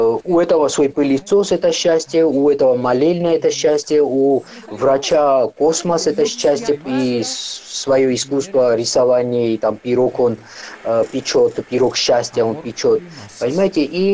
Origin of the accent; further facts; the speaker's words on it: Tbilisi, Georgia; also born or lived in East Georgia; я сам из Восточной Грузии, но в Тбилиси выросли